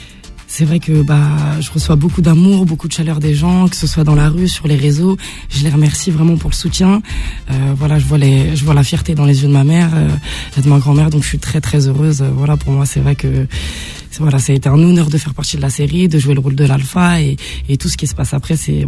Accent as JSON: {"language": "French", "country": "Algeria", "said": "je suis algérienne, je suis très très fière."}